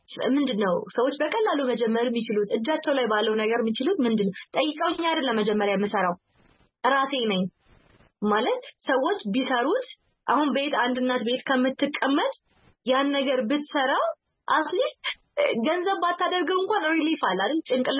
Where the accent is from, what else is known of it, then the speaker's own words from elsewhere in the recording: Arba Minch, Southern Nations, Nationalities, and Peoples' Region, Ethiopia; አሁን የአርባ ምንጭ ልጅ ነኝ የክፍለ ሀገር ልጅ ነኝ